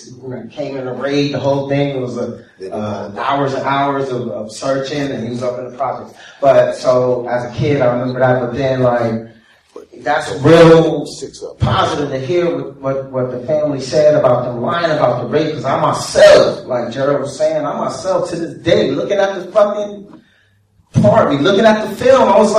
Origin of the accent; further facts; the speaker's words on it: New York City, New York, United States; But I'm from New York, you know, I'm from Harlem, and I remember when I was like 8